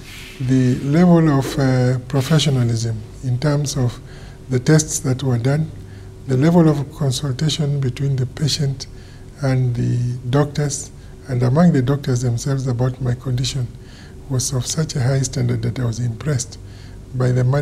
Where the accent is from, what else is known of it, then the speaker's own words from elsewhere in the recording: Kenya; I come from Kenya in East Africa